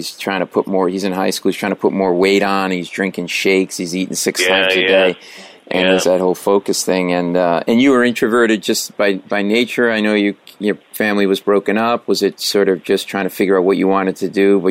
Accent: Rhode Island, United States; I'm from Rhode Island, and there's a city named Cranston, Rhode Island.

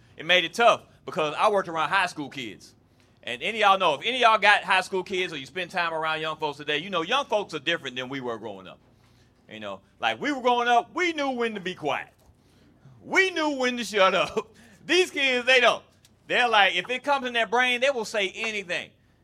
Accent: Nashville, Tennessee, United States; Because here, I grew up here in Nashville, Tennessee

